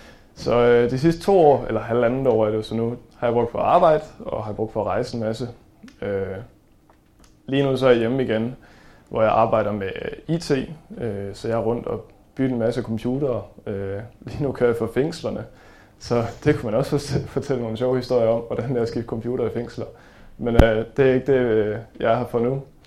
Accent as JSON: {"language": "Danish", "town": "Gellerup", "region": "Central Denmark Region", "country": "Denmark", "tie": "born or raised there", "said": "Jeg kommer fra Gellerup, lige uden for Herning, og opvokset der. Så er jeg 21 år."}